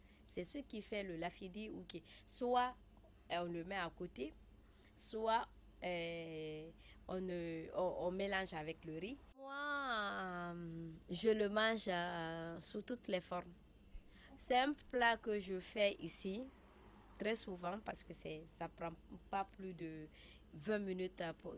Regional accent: Guinea; moved away; Je suis de la Guinée-Conakry. Je suis là depuis 2012, ça fait 10 ans. Je suis née en Guinée, j'ai grandi là-bas.

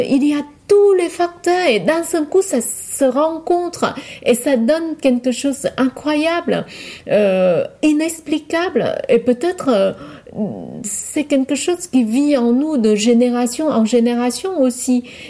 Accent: Vietnam; French is a second language; now in France; quand ils savent que je suis vietnamienne

